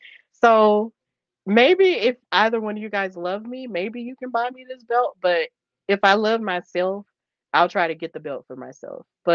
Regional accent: Birmingham, Alabama, United States; seeing as we're both from Birmingham

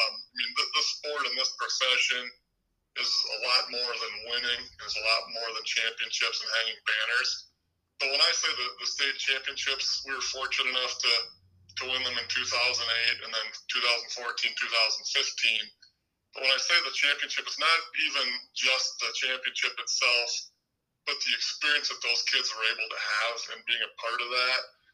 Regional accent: Dyersville, Iowa, United States; I'm kind of from the suburbs. I'm out from Dyersville. Went to Dyersville Beckman and was a mid-80s student athlete out there.

